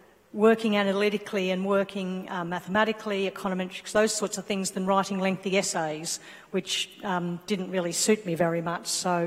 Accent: Armidale, New South Wales, Australia; also born or lived in Melbourne; I was born in Melbourne, and I moved when I was about 8 or 9 to Armidale. So I really am a country girl.

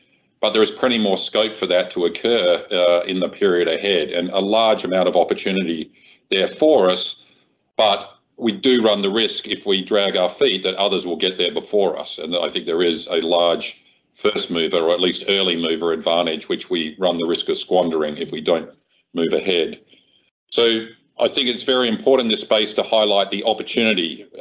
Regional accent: South Australia, Australia; my home state of South Australia

